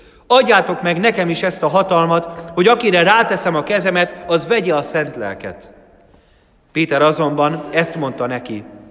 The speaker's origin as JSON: {"language": "Hungarian", "region": "Budapest", "country": "Hungary", "tie": "born or raised there", "said": "Talán lehet, hogy sokan nem tudják, de Pesten születtem, és ott is nőttem föl."}